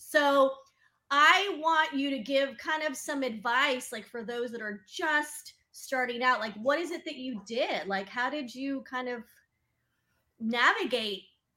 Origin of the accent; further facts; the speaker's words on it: San Diego, California, United States; also born or lived in Virginia; Yeah, so I moved from Virginia to California, to San Diego, where my native homeland.